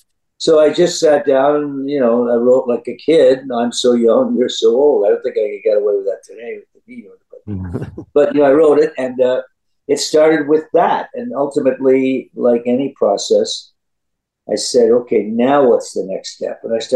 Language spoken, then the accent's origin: English; Ottawa, Ontario, Canada; born there; I was born in Ottawa, Canada.